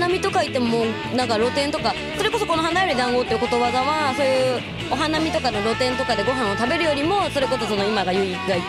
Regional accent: Aomori, Japan; ちょうどね、私の出身地の、ね、青森県とかあっちの方はですね

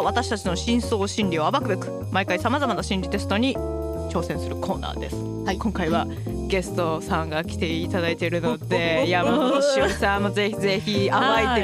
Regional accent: Nara, Japan; 私の実家が奈良で、奈良すごい道が細いので

